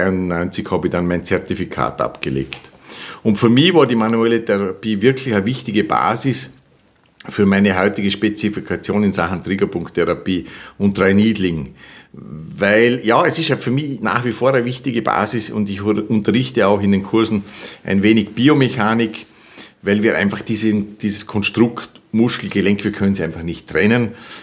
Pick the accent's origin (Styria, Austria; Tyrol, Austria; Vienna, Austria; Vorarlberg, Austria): Vorarlberg, Austria; born there; German is a second language; Ja, also geboren bin ich in Vorarlberg und die größte Gemeinde in ganz Österreich und bei mir ist definitiv Deutsch die erste lebende Fremdsprache.